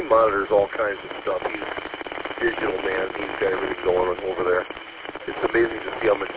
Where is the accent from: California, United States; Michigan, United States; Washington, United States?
Michigan, United States; Hell; Anyhow, so I'm actually from Hell, Michigan. You're correct, Hell.